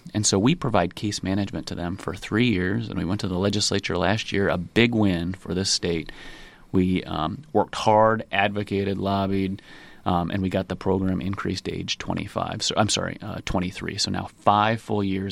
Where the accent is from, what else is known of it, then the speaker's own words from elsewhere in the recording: Nevada, United States; So you think that's the size of my hometown, Nevada, where I grew up.